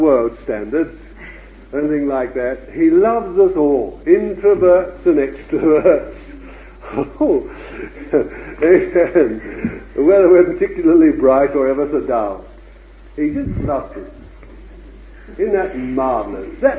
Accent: Bethnal Green, London, United Kingdom; born there; But then you see, I was born in Bethnal Green

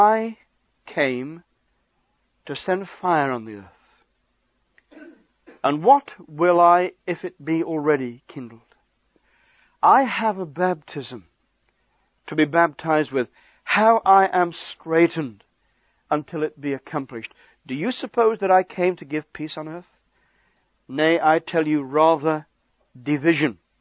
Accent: Stoke-on-Trent, West Midlands, United Kingdom; I was raised in Stoke-on-Trent, Smoke-on-Stench, they used to call it, where all the mugs come from.

